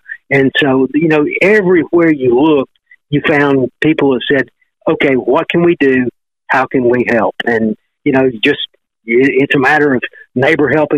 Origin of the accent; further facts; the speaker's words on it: Jasper, Alabama, United States; also born or lived in Fort Payne / Clayton / Opp; I was born in Fort Payne, but when I was young, 4 or 5 years old, we moved to Jasper over in Walker County, and then I started elementary school in Clayton, down in Barber County